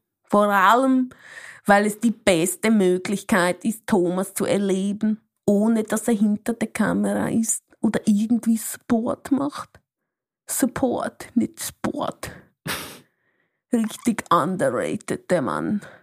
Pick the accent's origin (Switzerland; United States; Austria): Switzerland; Basel, Basel-Stadt; ich komme aus Basel